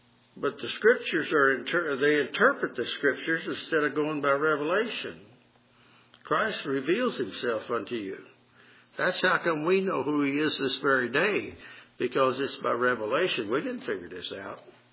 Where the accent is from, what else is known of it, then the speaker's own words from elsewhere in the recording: Martinsburg, West Virginia, United States; I grew up in Martinsburg, and from the time I was a little kid to, till I was grown, my mom, we walked to church.